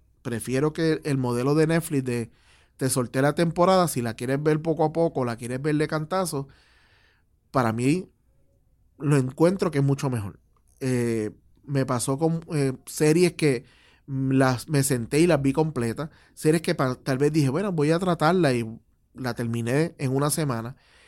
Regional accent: Puerto Rico; nosotros como puertorriqueños

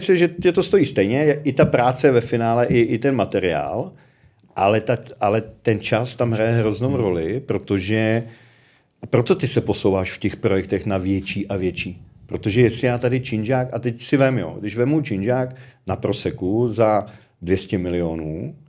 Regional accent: Prague, Czechia; Jsme z Prahy, tak víme, jo, že každý, kdo bydlí anebo vyrůstal v té své části, tak ta je nejlepší.

